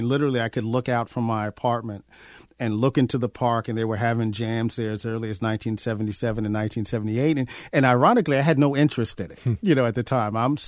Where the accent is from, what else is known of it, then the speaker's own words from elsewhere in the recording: New York City, New York, United States; And growing up in New York City, I mean, we literally would travel all throughout the five boroughs in public transportation.